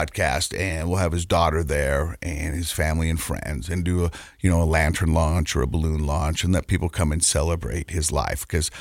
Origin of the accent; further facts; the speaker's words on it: Ireland; born there; I'm an Irish-born recovering poly addict and a musician who attributes his sobriety to rediscovering his passion for writing music.